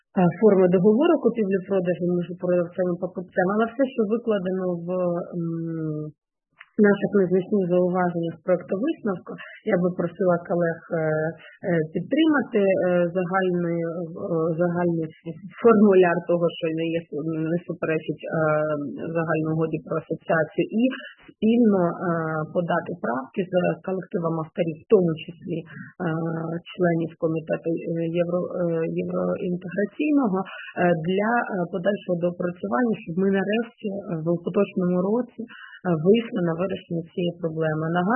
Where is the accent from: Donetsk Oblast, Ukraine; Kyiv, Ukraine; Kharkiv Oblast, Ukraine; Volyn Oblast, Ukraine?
Kharkiv Oblast, Ukraine; Kharkiv; я як співавторка також і, в принципі, як харків'янка